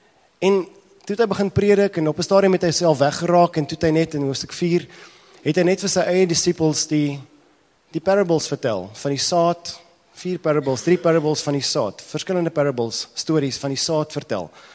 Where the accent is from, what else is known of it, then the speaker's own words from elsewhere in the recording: Gauteng, South Africa; Ek kom ook uit die Oosrand uit, is reg.